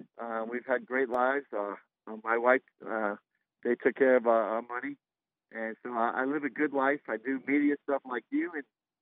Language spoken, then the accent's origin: English; New York, United States; Yeah, well, I grew up in New York, and they had a schoolyard right next to my house.